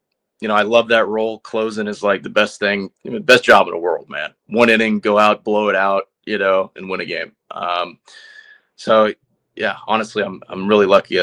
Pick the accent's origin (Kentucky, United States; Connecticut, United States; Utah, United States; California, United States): California, United States; Well, I grew up in SoCal. So I was an Angels fan my whole life.